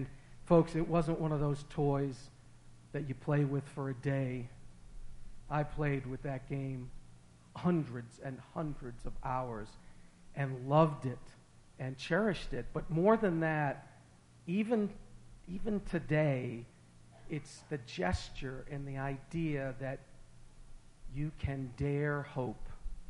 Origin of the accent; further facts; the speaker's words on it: United States; because we're American. We don't do the Christmas Eve open one thing.